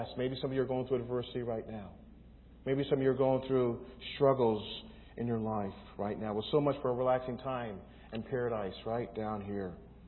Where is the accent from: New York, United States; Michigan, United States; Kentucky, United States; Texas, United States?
New York, United States; New York City; now in Northridge, United States; our family, when we came from New York City area, we experienced our very first earthquake in 1995.